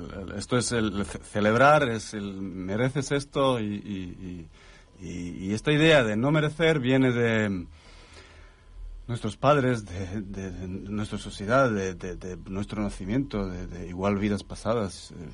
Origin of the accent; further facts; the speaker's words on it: Serbia; Yo vengo de Serbia